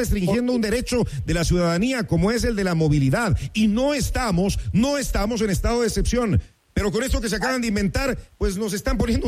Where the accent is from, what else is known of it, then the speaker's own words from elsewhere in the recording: Quito, Pichincha, Ecuador; que es lo que todos, como quiteños, como ecuatorianos, queremos.